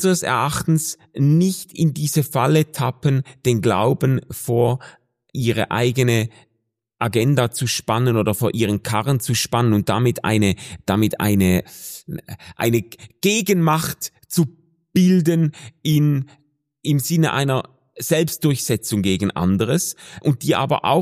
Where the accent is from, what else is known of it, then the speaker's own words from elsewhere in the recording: Switzerland; zu dem ich jetzt als Schweizer quasi mit Blick über die Grenze wahrscheinlich mich nur vorsichtig äußern sollte.